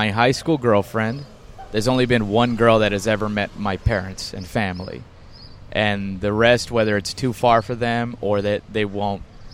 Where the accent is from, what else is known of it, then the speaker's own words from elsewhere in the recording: McAllen, Texas, United States; moved away as an adult; now in Dallas, United States; I'm from McAllen, Texas. I left there in 2000, went up to Dallas, right?